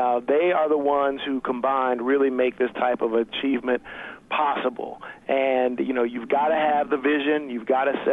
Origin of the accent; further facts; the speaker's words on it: Chicago, Illinois, United States; And, you know, since I am from Chicago, I should be clear on the Bulls did a double three-peat.